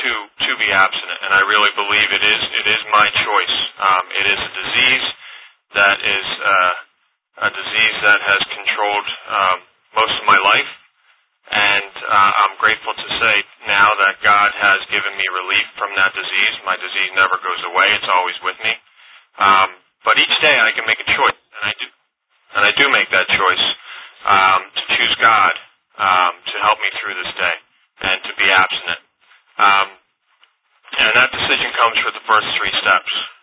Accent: New Jersey, United States; now in Mantua, United States; I'm from South Jersey Inner Group, and I live in Mantua, New Jersey.

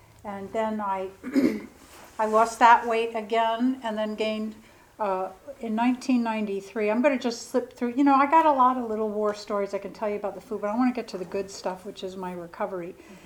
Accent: Easton, Pennsylvania, United States; moved away as an adult; I grew up in Easton, Pennsylvania, across the river. But I was well in my disease when I moved south to Florida. I was 27

